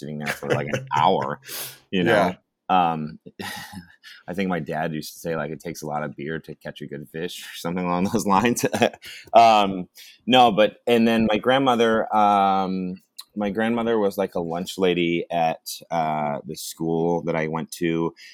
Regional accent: Watkins, New York, United States; I think, you know, growing up in Watkins, and then, you know, I went to, after I graduated high school, I moved to Ithaca and spent a lot of time in Ithaca.

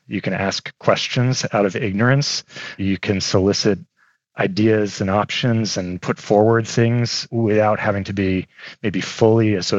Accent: East Coast, United States; now in Detroit, United States; a reminder, I grew up on the East Coast, so I was also moving into Detroit.

